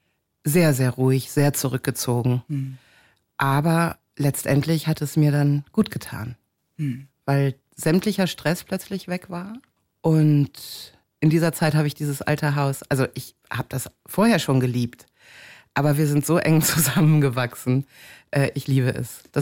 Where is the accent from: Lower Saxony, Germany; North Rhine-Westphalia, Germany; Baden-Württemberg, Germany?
North Rhine-Westphalia, Germany; ich bin auf dem Dorf groß geworden, ne? Ich bin ein ostwestfälisches Landmädchen.